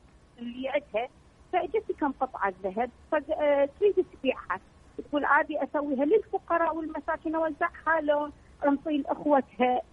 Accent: Baghdad, Baghdad Governorate, Iraq; مقبره عامه مقبره الشيخ معروف عندنا ببغداد

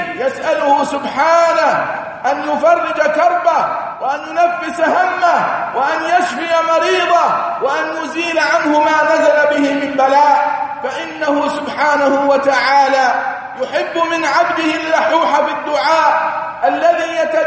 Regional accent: United Arab Emirates; التي ننعم بها نحن أبناء الإمارات ومن يقيم على ظهرها

